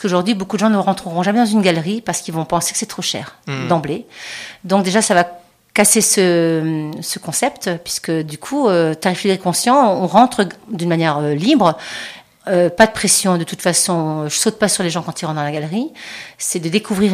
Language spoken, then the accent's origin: French; Strasbourg, Grand Est, France; j'ai ouvert mon premier atelier à Strasbourg puisque je suis strasbourgeoise.